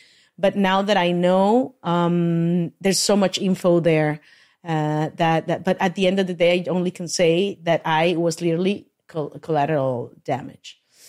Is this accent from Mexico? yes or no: yes; Mexico; I grew up in Mexico and I say, Miss Cholas.